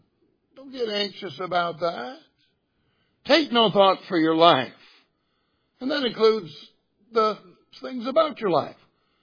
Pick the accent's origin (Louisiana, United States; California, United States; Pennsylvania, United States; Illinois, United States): California, United States; I come from California originally, and you know, the Sea of Galilee is about the size of Lake Tahoe.